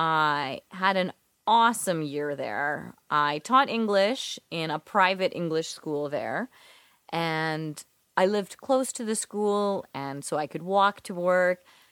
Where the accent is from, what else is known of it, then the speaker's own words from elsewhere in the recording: Fort St. John, British Columbia, Canada; Because I was born in Fort St. John, which is in northern British Columbia. And when I say northern, I mean northern. Like, it is 15 hours north of Vancouver. And I lived there until I was 13.